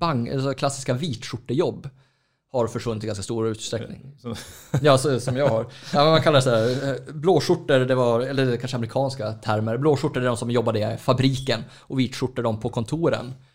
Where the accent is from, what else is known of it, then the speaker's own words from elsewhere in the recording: Norrland, Sweden; Jo, och om man tar i Norrland där jag är ifrån, det är ju många gamla sågverksstäder som har försvunnit också.